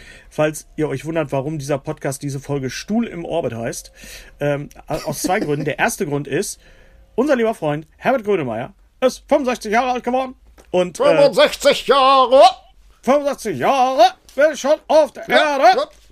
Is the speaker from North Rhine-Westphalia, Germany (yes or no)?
yes; Bochum, North Rhine-Westphalia, Germany; Wenn ich irgendwo bin und ich sage, ich komme aus Bochum